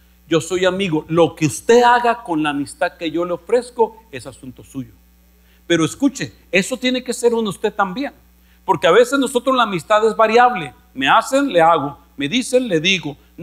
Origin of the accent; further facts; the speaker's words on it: northern Mexico, Mexico; Yo soy del norte de México, donde en el norte del México gritamos para hablar.